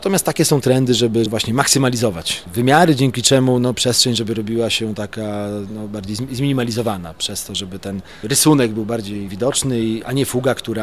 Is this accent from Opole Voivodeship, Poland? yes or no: yes; Opole, Opole Voivodeship, Poland; No ja jako Opolanin naprawdę jestem dumny z tego, że Opole doczekało się takiego miejsca.